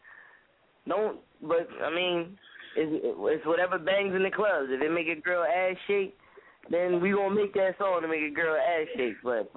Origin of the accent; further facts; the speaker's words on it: Philadelphia, Pennsylvania, United States; Like, yeah, I'm a rapper from Philly, but I really just want to be an artist.